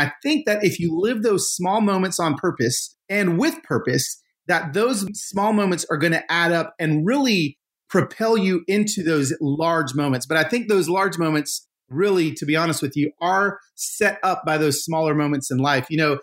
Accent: Pico Rivera, California, United States; born there; I was born in Pico Rivera, East Los Angeles, California.

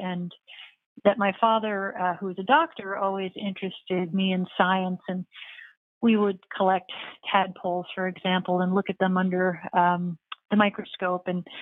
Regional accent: New York, United States; I grew up in New York State where there was an area of farming around.

